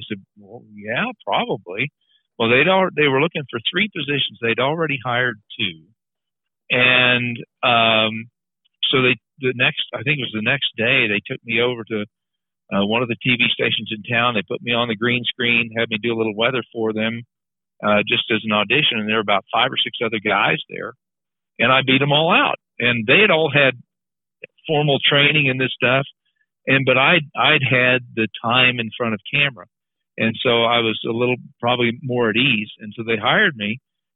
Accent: Kansas, United States; I think I grew up in Southeast Kansas in a rural community.

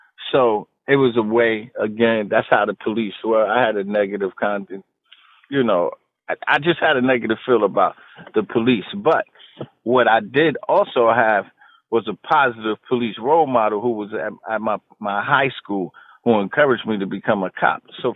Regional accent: Queens, New York, United States; So I grew up in Queens, New York. And, you know, back then, it's funny because you would ride around.

